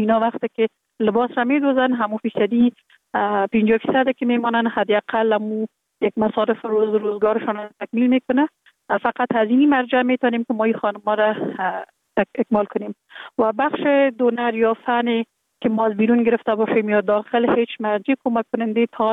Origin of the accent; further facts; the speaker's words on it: Kabul, Afghanistan; born there; که به خلاص شوهرمون با خود پیوند دادیم در کابل زندگی میکنم. در کابل متولد شدیم. در سال 1363 در یک خانواده روشن فکر، خانواده که از جمله خانواده های اهل معارف کشور بودن، متولد